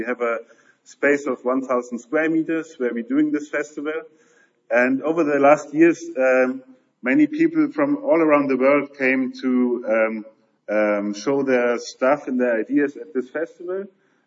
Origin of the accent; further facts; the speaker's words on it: Munich, Bavaria, Germany; English is a second language; also born or lived in Leipzig, Germany; I am originally from Munich. I went away for 10 years studying media art in Leipzig. It's a city south of Berlin. I did some web stuff, interaction installations and stuff there. And then after 10 years, I came back to Munich.